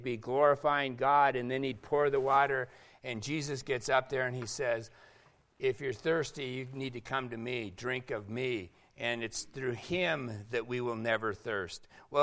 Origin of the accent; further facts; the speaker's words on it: Seattle, Washington, United States; And I know growing up in Seattle, where we led the nation in suicides every year